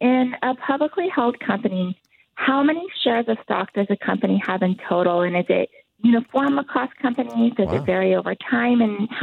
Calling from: Renton, Washington, United States; I'm calling from Renton, Washington, just south of Seattle.

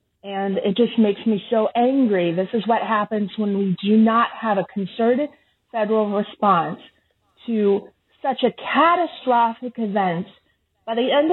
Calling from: Ohio, United States; Hi, Kai and Molly. … from Ohio.

